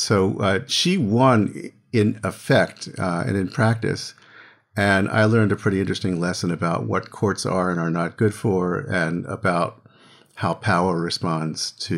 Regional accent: Philadelphia, Pennsylvania, United States; I grew up in Philadelphia. This was George Washington High School in Philadelphia.

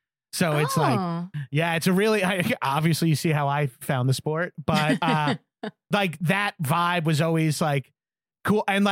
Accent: New York, United States; Cause I grew up skating on Long Island.

